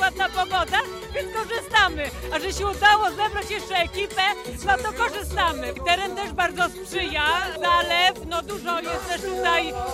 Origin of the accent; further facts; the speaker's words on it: Stalowa Wola, Subcarpathian Voivodeship, Poland; Ja jestem ze Stalowej Woli